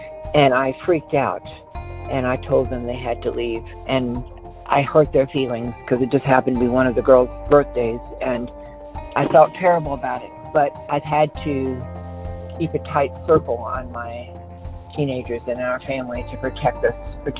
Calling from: Safety Harbor, Florida, United States; I'm calling from Safety Harbor, Florida.

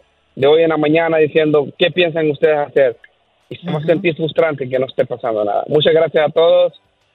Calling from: Dallas, Texas, United States; Buenos días, les hablo aquí de Dallas, Texas.

